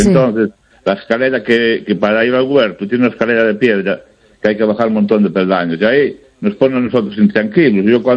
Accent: Narón, Galicia, Spain; soy el de Narón

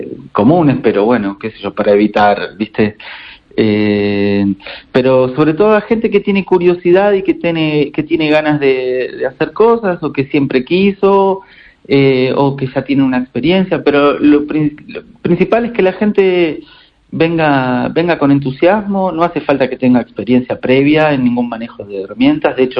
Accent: Argentina; que soy muy bueno contando cuentos. Como buen argentino.

